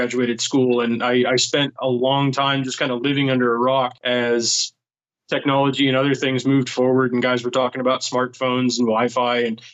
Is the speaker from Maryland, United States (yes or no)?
no; Jacksonville, Florida, United States; also born or lived in Pennsylvania; So I was in outside of Jacksonville, Florida when I was a kid. I was born in Pennsylvania. Dad was in the Navy, so he was stationed in Jacksonville and lived in base housing for a good long time.